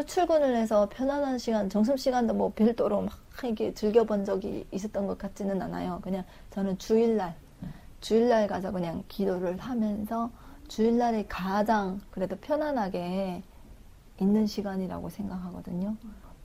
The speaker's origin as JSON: {"language": "Korean", "country": "North Korea", "lives_now": "South Korea", "said": "중국에서는 안 왔고요. 북한에서 왔어요."}